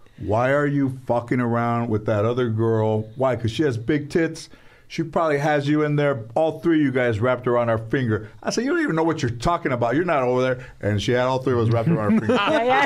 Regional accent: United States; I'm Chicano, I'm not from Brazil.

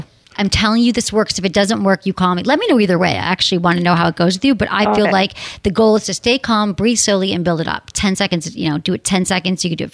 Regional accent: Michigan, United States; Oh, I'm from Michigan.

